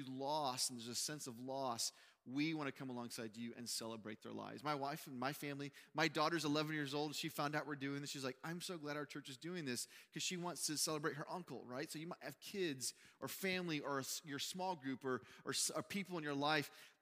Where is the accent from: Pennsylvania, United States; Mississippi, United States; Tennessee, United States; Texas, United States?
Texas, United States; Uvalde; I talked about my upbringing and my hometown and the school I went to. And then that Tuesday was the shooting in Uvalde at my old elementary school, Robb Elementary.